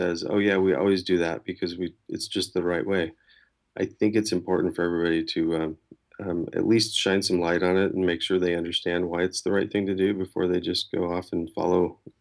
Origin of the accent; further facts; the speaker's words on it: Oregon, United States; I'm from Oregon, and we kind of, I don't know if it's just us, but we think about things a little differently.